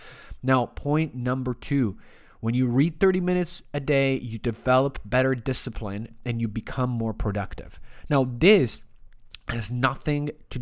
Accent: Rome, Lazio, Italy; accent: Italian; English is a second language; moved away as an adult; also born or lived in Toronto, Canada; Guys, you probably hear my Italian accent somewhat strong sometimes, maybe not all the time, but I was born and raised in Rome until when I was 19, 20 years old. Then I moved to Toronto, Canada, and I lived there for 14, 15 years.

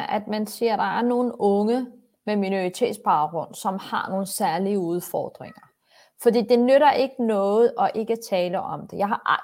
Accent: Copenhagen, Capital Region of Denmark, Denmark; Jeg kommer selv fra social klasse 5. Jeg er vokset op på Vesterbro.

